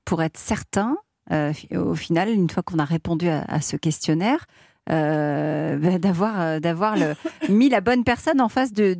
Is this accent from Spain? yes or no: no; France